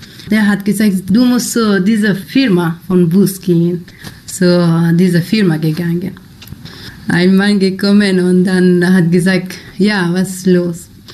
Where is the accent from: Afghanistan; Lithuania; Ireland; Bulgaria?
Afghanistan; German is a second language; ich komme aus Afghanistan